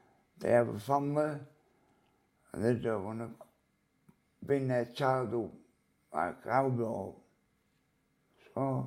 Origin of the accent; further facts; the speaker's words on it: Leeds, Yorkshire and the Humber, United Kingdom; I've grown up from being born to 7 years old in Altamore Road in Leeds.